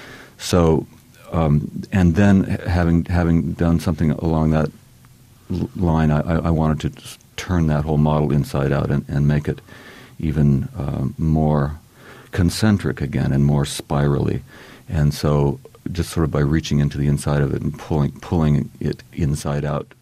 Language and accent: English; the West, United States; people hear that I'm from the West and that I write poetry